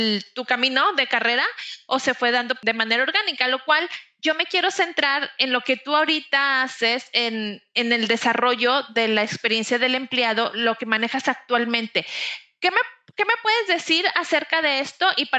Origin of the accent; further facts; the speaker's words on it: Mexico; Como somos los mexicanos, a lo mejor de ahí te vas envolviendo y echando a perder a la mera hora